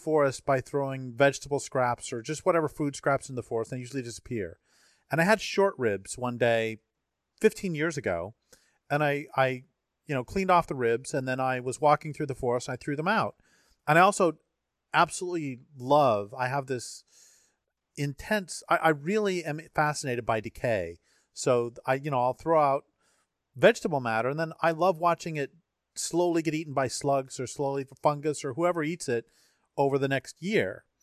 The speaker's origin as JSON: {"language": "English", "region": "Colorado", "country": "United States", "tie": "born or raised there", "said": "Because, you know, I grew up in Colorado and drove through Wyoming a bazillion times"}